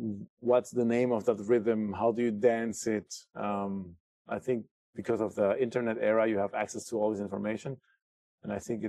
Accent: Ecuador; also born or lived in Germany; I was born in Germany, but I grew up in Ecuador

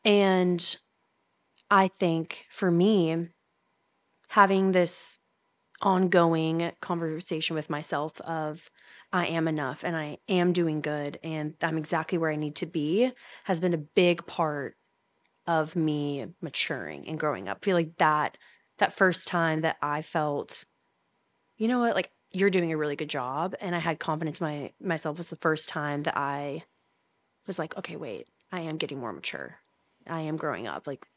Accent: Louisville, Kentucky, United States; born there; I am 21 years old. I was born in Louisville, Kentucky.

